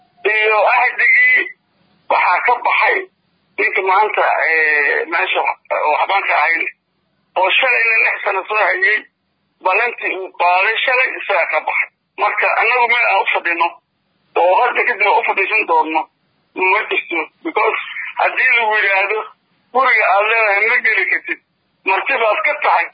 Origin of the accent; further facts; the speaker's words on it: Jubaland, Somalia; waxaan ka imid waxaan ka tirsanahay dadku Soomaaliyeed ee Jubaland